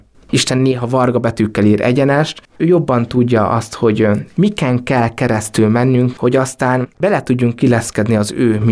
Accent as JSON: {"language": "Hungarian", "town": "Nyíregyháza", "region": "Szabolcs-Szatmár-Bereg", "country": "Hungary", "said": "volt egy nagyon nagy fordulópont, amikor Nyíregyházáról elkerültem Pécsre"}